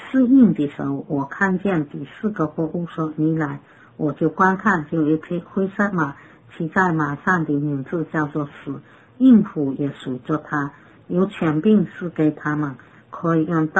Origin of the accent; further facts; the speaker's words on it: China; 我们知道当我们中国人都有说，一律过年以前，假如天气不动，不下冷雪、冰雪，这个虫不死不灭。